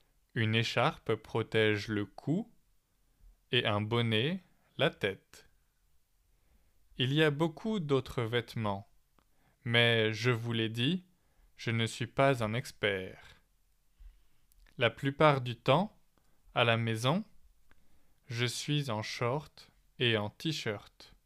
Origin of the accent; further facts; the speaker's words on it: France; C'est pour ça qu'ils ne devinent pas que je suis français quand ils me voient.